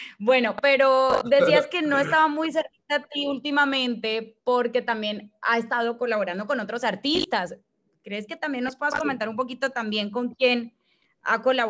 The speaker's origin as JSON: {"language": "Spanish", "country": "Colombia", "said": "yo también soy colombiana"}